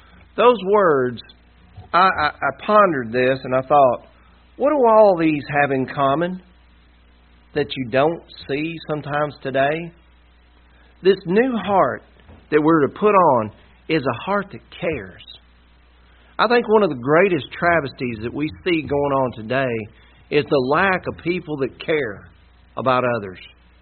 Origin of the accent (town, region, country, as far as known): the South, United States